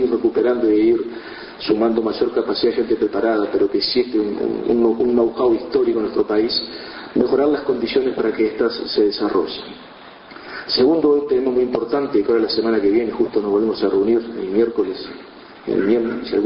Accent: Uruguay; como para que como uruguayos hagamos el esfuerzo

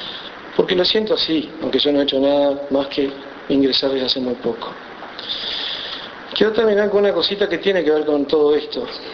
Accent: Rocha, Uruguay; Cuando tenía unos 8 o 9 años, en uno de los barrios más populares de mi ciudad natal, de Rocha, el barrio La Estiva

